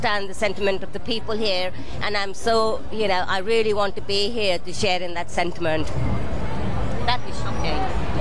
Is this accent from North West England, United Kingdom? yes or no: no; London, United Kingdom; I'm not in here from the city. I'm actually from the UK, from London.